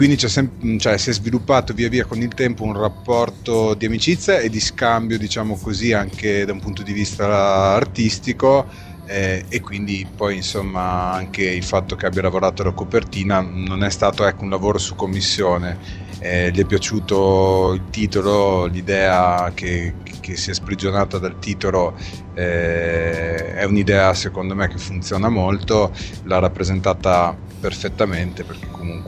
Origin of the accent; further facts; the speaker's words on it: Veneto, Italy; now in Emilia-Romagna, Italy; anche se noi appunto essendo veneti abbiamo molte, come dire, abbiamo molti riferimenti anche in Veneto